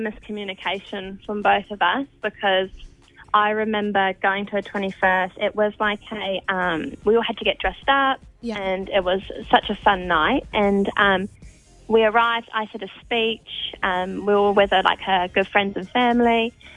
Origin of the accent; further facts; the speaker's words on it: England, United Kingdom; moved away; Well, I met Brooke at work. I moved over from England.